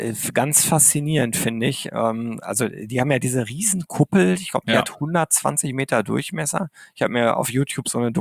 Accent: Arnsberg, North Rhine-Westphalia, Germany; Ich bin im Sauerland groß geworden, in Arnsberg. Das ist so eine Kleinstadt. Die Arnsberger würden jetzt sagen, naja, so klein sind wir auch nicht. Also es ist kein Dorf, aber es ist eine Kleinstadt. Und damals, ich bin 69 geboren

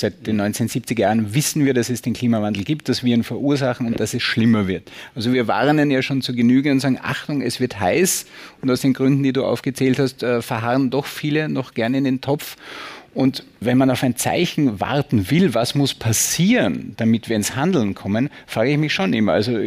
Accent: Vienna, Austria; ich komme aus Wien

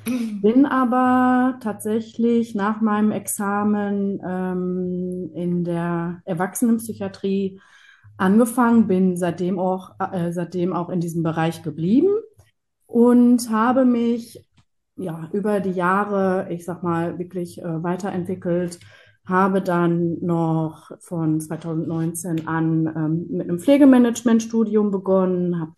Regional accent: Bocholt, North Rhine-Westphalia, Germany; ich komme aus Bocholt.

